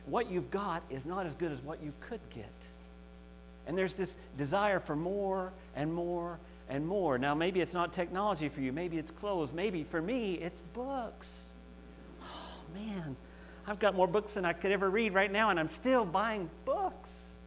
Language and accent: English; Canada; And that's where I get convicted as a Canadian and you know, from the world standpoint, a very wealthy Canadian